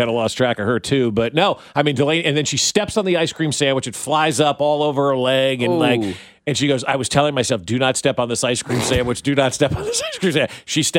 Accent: East Coast, United States; I'm a West Coast guy. I like the West, even though I grew up on the East Coast, which is weird.

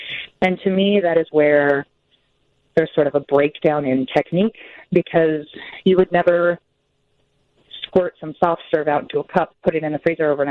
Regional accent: Seattle, Washington, United States; Like, I'm from Seattle, so we had something called Moose Tracks

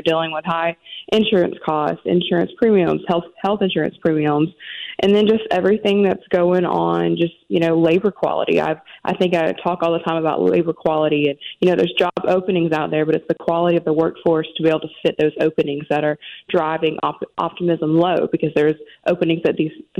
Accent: Arkansas, United States; I'm originally from Arkansas, but sometimes people say you can hear it, you can't, it just depends.

